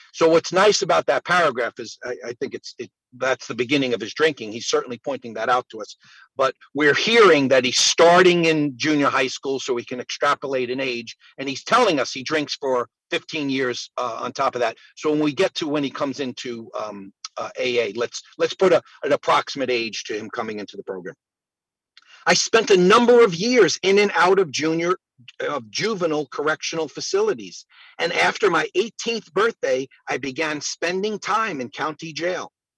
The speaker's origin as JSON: {"language": "English", "country": "Canada", "tie": "born or raised there", "said": "I'm a redheaded Indian.\" I grew up on a reservation in Canada. As a young fellow, I was a proud Mi'kmaq Indian."}